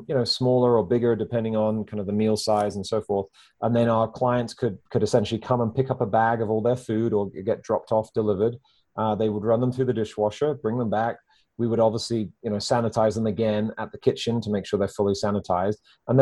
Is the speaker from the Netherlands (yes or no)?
no; United Kingdom; again, being a Brit, we have this thing called a milkman.